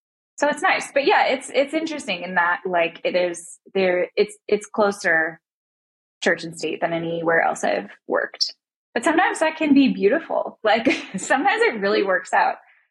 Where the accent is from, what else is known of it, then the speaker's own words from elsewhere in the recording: Texas, United States; Yeah. I mean, again, I'm from Texas. I love